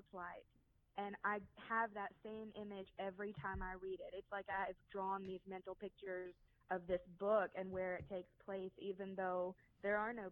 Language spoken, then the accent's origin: English; Alabama, United States; I do feel that just like the aspects of being a Southerner and living in rural Alabama